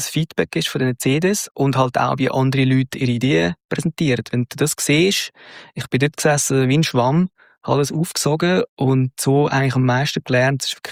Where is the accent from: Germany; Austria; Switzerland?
Switzerland; Und ich als Schweizer bin dort schon als Ausländer eingestuft worden.